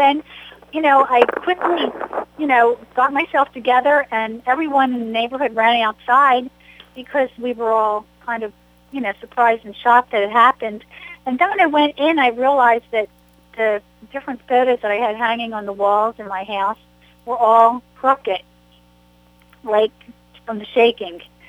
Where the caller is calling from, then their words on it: Ocean City, New Jersey, United States; I'm here live from Ocean City, New Jersey, which is a barrier island, and it's right in line to be hit by Hurricane Irene.